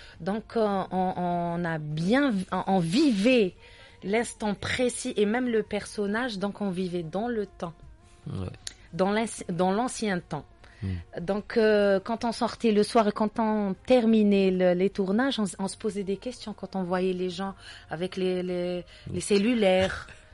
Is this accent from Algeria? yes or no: yes; Algiers, Algiers Province, Algeria; Je suis native de Bellecour. Berbolezor, comme on dit.